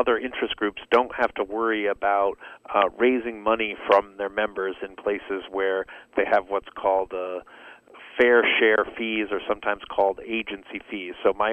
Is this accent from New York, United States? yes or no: yes; New York, United States; also born or lived in New Jersey; even my home state of New York and New Jersey